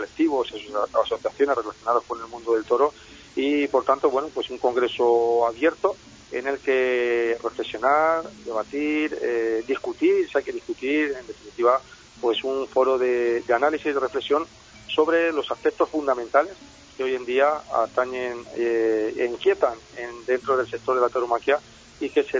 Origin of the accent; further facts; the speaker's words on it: Castilla-La Mancha, Spain; un municipio de mi tierra, de Ciudad Real, de Cinco Casas, por ejemplo, que es un municipio de 700 habitantes